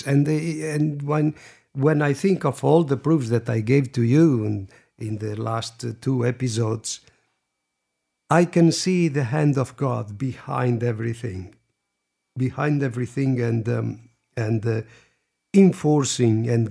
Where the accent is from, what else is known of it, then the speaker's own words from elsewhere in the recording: Fatima, Centro, Portugal; English is a second language; Well, when I come to think, I grew up in Fatima, so I know well Fatima